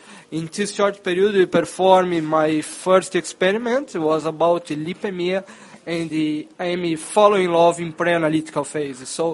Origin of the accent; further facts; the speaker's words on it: Brazil; So I'm from Brazil.